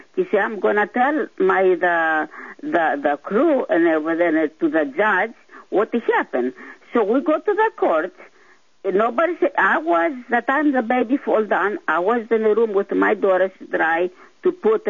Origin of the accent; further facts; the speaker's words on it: Sparta, Peloponnese, Greece; English is a second language; now in United States; my sister's is over there in Sparta. I come from Sparta, Greece.